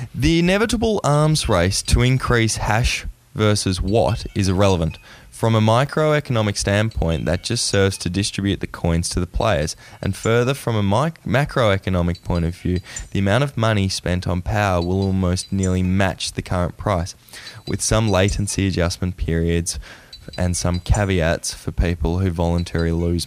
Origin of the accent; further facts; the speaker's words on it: Australia; I'm Australian. Me sending money back to Australia is just a nightmare.